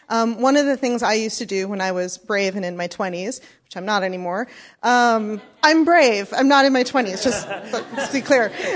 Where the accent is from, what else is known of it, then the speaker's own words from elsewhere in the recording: New York, United States; I'm from New York. I can be a little negative.